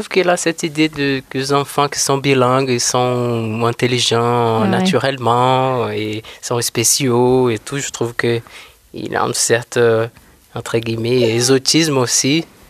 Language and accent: French; Brazil; ah, on est brésilien